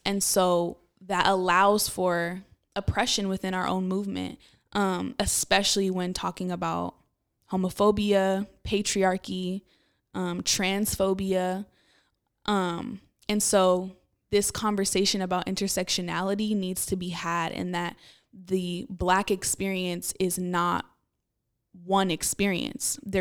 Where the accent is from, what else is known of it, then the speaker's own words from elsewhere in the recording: Oakland, California, United States; I'm from Oakland, born and raised